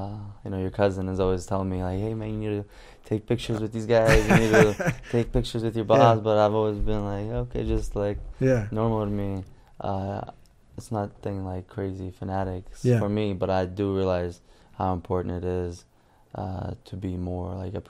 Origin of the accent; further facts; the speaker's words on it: Srebrenica, Republika Srpska, Bosnia & Herzegovina; now in United States; The essence behind it was I am from Srebrenica. The reason I am in America is because the Srebrenica, Bosnian-Serbian War